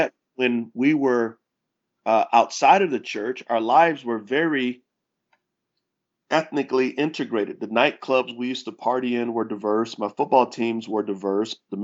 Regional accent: San Antonio, Texas, United States; I was from San Antonio, Texas. I was unchurched.

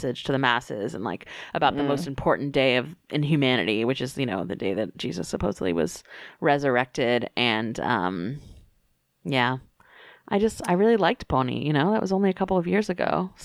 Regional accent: the South, United States; growing up in the Bible Belt, but coming from like a family that was Catholic, part Catholic

